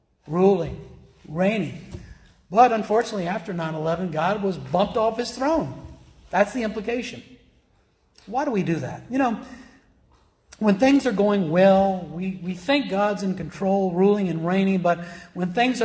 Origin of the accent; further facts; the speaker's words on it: Richmond, Virginia, United States; My hometown, which is Richmond, Virginia, they've got rioting there.